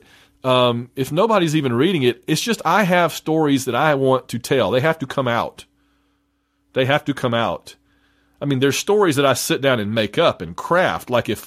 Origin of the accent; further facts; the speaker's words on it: Sylacauga, Alabama, United States; I grew up in Sylacauga, Alabama, in East Central Alabama, just about 40 miles south of Birmingham. Perhaps you can detect it in my voice. I don't know. I grew up out in the woods